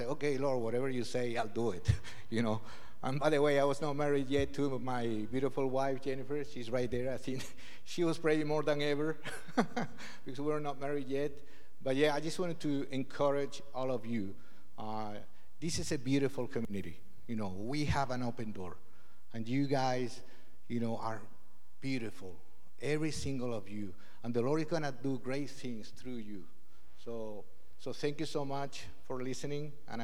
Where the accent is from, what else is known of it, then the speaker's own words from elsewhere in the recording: Spain; now in London, United Kingdom; So I was born in Spain, that's where I grew up, but at some point I moved to London, okay?